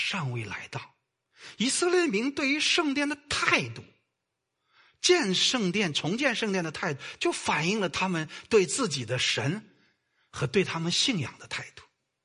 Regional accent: China; 其实我们都是大陆来的

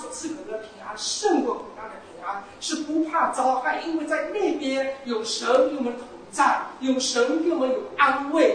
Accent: China; 因为我想想我们中国也是有文化的

